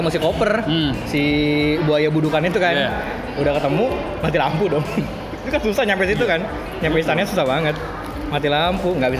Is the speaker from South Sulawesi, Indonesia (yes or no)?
no; Bogor, West Java, Indonesia; By the way, ini kita orang Bogor ya.